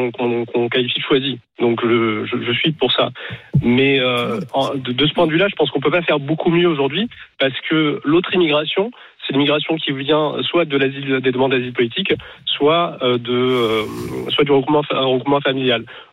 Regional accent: Morocco; moved away as an adult; now in France; moi, je suis arrivé en France en 2004. Donc je suis marocain. Enfin, aujourd'hui, je suis franco-marocain. Donc je suis arrivé en France en 2004 via un titre de séjour étudiant pour faire des études en école d'ingénieur. Et je suis resté depuis.

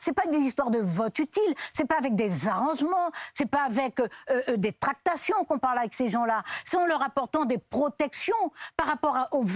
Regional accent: French Guiana; Je suis née, j'ai grandi en Guyane.

